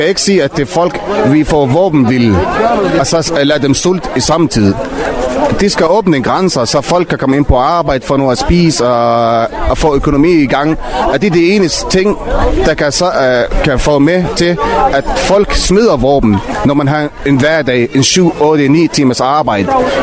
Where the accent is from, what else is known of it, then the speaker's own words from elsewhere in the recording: Lebanon; now in Denmark; Jeg er palæstinenser fra Libanon, som har boet i 25 år i Danmark.